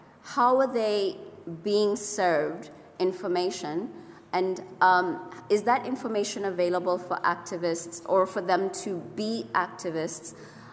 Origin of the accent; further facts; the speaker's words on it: Kenya; just because I come from Kenya, where mobile money transfers